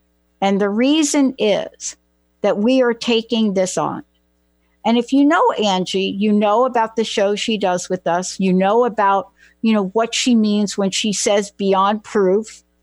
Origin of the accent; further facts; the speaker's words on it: United States; Better yet, some of the potholes, because I'm from New York and New Jersey, and we know a lot about potholes.